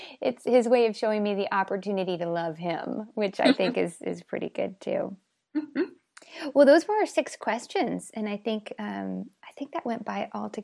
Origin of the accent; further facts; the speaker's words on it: United States; but I am American and have always been American, so that's my frame of reference.